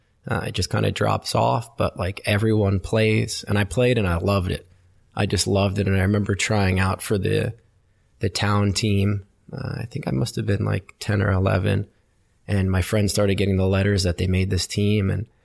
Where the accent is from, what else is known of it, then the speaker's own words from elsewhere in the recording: Westfield, New Jersey, United States; I grew up in New Jersey, in a town called Westfield. In the mid-90s, early to mid-90s, it was a bit of a soccer hotbed.